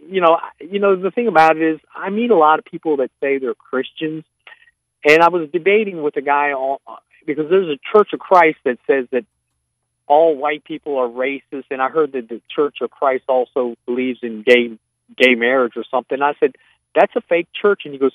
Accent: Virginia, United States; This is I'm from Virginia.

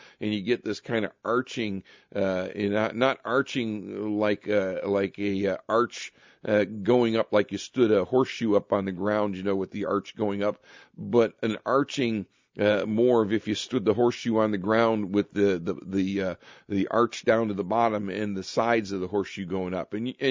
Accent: Richfield, Ohio, United States; When I was a kid growing up in Richfield, Ohio, you never saw deer.

